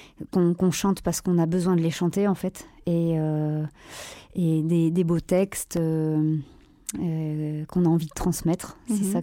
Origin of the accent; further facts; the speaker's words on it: Tourcoing, Hauts-de-France, France; born there; Oui, je suis née dans le Nord, ouais.